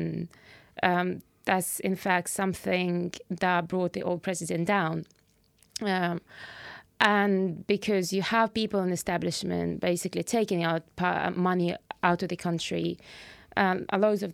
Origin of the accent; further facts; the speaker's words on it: Sweden; also born or lived in Ukraine; I'm a journalist and I'm originally from Ukraine, although I grew up and spent most of my life in Sweden.